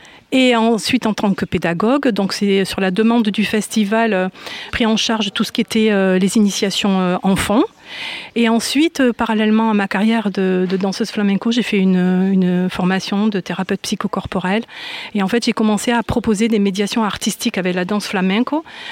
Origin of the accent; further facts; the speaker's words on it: Toulouse, Occitanie, France; je viens de Toulouse hein